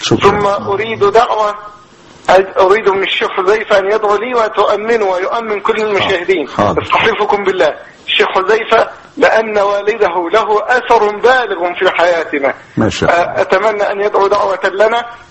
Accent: Egypt; moved away; ونحن في الغربة. أنا مصري

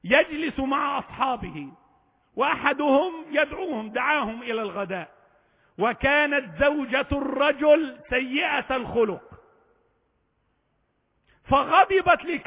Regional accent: Egypt; بلادنا مصر

